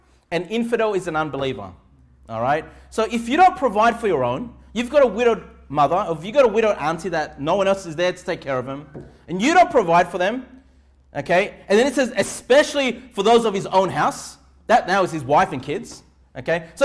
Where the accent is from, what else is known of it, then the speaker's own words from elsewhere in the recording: Canley Vale, New South Wales, Australia; I grew up here in Canleyvale. I grew up here just, you know, a few kilometers away from where we meet for church.